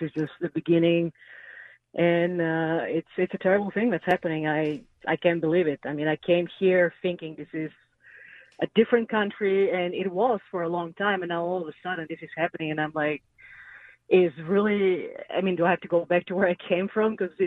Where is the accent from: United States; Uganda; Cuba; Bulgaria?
Bulgaria; I actually grew up in a socialist country, so I know, and I grew up in Bulgaria during the communist regime.